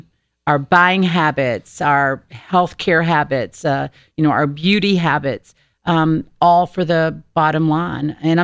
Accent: the South, United States; You know, I was raised in the South. I was raised Southern Baptist, you know.

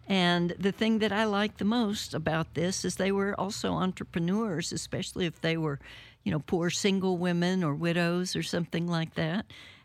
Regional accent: Ireland; This is, of course, St. Patrick's Day week, and being Irish, that's my national holiday

